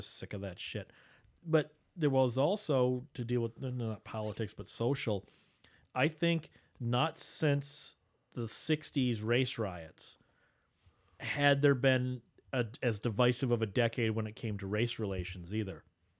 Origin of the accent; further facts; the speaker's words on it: Canada; You know, we're fucking Canadian.